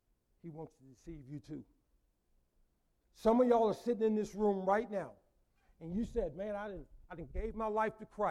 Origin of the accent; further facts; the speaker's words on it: Midwest, United States; I don't even tell people where I'm from, really. I just say I'm from the Midwest because we moved around so much.